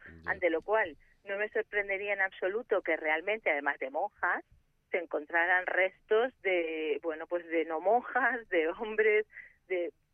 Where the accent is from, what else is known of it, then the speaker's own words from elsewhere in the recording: Basque Country, Spain; en la mitología vasca, en mi tierra, era habitual enterrar a los niños recién nacidos y fallecidos.